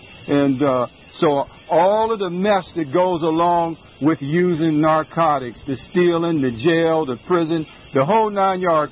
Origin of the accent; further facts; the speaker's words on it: Cleveland, Ohio, United States; I'm from Cleveland, Ohio. I already said I'm 58 because I'm proud that I'm 58, because I'm not supposed to be here